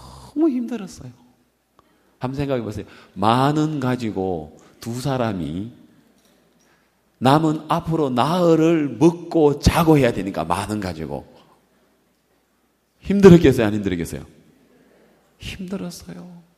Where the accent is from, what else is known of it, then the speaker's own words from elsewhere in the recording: Gyeongsang, South Korea; accent: Gyeongsang; 나 경상도 사람인데 전라도 가가지고는 밥 못 얻어먹겠다 싶으면 되는 거예요.